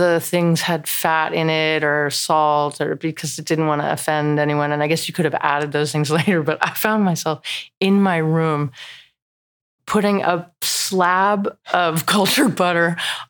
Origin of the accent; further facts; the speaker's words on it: New Jersey, United States; Because I'm from New Jersey.